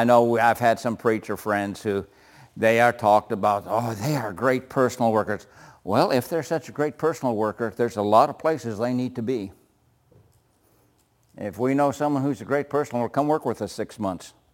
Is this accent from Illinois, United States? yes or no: yes; Illinois, United States; No one cares that I came from Illinois. No one cares when I started preaching.